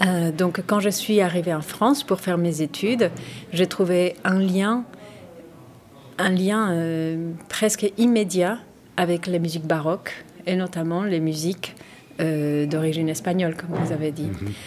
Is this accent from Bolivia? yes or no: yes; Bolivia; mon parcours vient depuis la Bolivie, puisque je suis d'origine bolivienne. Je suis née en Bolivie et j'ai commencé là-bas avec la danse.